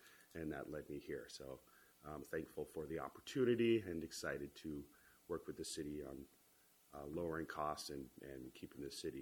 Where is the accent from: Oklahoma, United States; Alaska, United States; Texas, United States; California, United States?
Alaska, United States; Fairbanks; I was born and raised in Fairbanks. I've been here 40 of my 42 years on this planet. So I'm a local boy. Grew up this side of Esther, up on the hills behind Gold Hill Gas and whatnot back there.